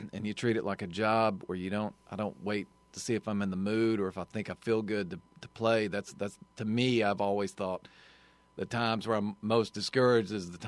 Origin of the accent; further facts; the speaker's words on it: Arkansas, United States; I'm from Arkansas